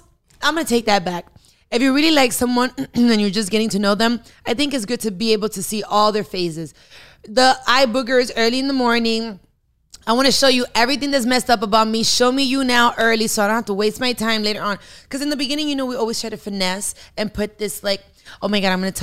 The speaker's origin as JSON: {"language": "English", "town": "Miami", "region": "Florida", "country": "United States", "tie": "born or raised there", "said": "I am an artist. I am Dominican born and raised in Miami. I am an activist for the Afro-Latino community."}